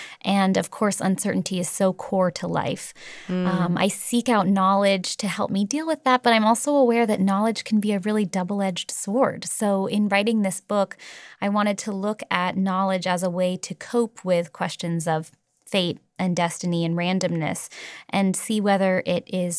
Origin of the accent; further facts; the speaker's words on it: San Francisco, California, United States; Well, I grew up in San Francisco and I grew up with gay parents.